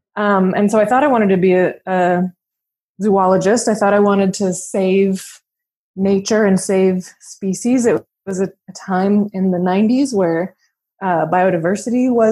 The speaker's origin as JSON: {"language": "English", "region": "Washington", "country": "United States", "tie": "born or raised there", "said": "I'm an American. I grew up in Washington State. I am a person of a mixed race background"}